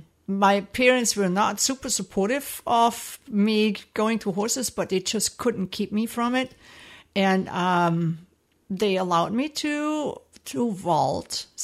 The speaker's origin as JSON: {"language": "English", "country": "Germany", "tie": "born or raised there", "second_language": "English", "said": "I grew up in Germany, in a southern part of Germany."}